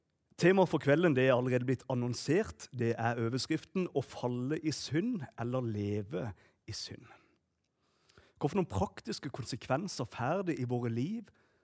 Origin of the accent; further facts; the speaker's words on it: Hægebostad, Agder, Norway; now in Kristiansand, Norway; Jeg er født og oppvokst i Hegebostad, 3 mil nord herifra, så her kan jeg jo mest preke sånn som jeg vil igjen. Vi har flyttet til Kristiansand.